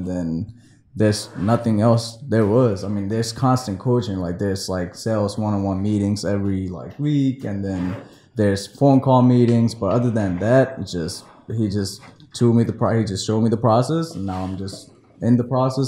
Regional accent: Sri Lanka; now in Maryland, United States; No, I love Maryland, man. I mean, I'm from Sri Lanka.

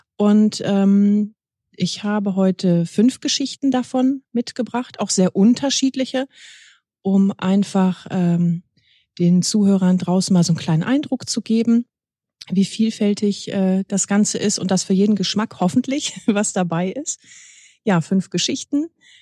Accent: Lower Saxony, Germany; Ich komme aus der Nähe von Hildesheim und schreibe seit circa 2 Jahren ganz intensiv.

